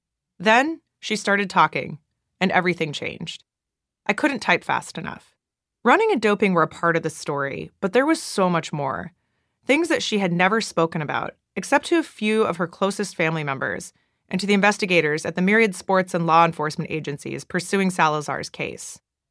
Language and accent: English; Eugene, Oregon, United States; I was born and raised in Eugene, Oregon, Nike's birthplace, and the self-proclaimed track and field capital of the world. Nike runners had godlike status in my home state.